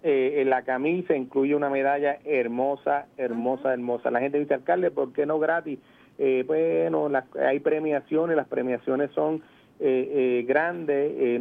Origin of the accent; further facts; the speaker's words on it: Lara, Venezuela; para que los lareños estemos conscientes y seguros de que nuestras aportaciones llegaron donde tenía que llegar